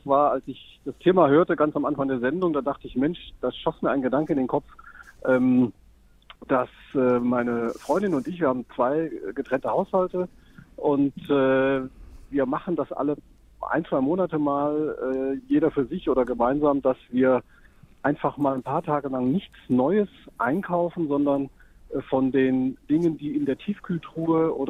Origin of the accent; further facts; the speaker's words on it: Heidelberg, Baden-Württemberg, Germany; now in Frankfurt, Germany; Ich bin in Frankfurt, aber ich komme aus Heidelberg.